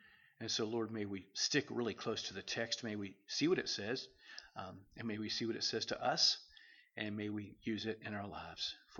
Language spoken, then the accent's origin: English; the South, United States; because I'm from the South.